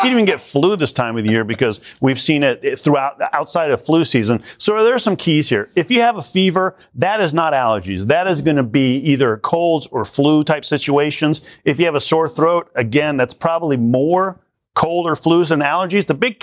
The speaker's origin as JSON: {"language": "English", "region": "Colorado", "country": "United States", "said": "I'm from Colorado where it's a dry climate, and so we realized we need to hydrate."}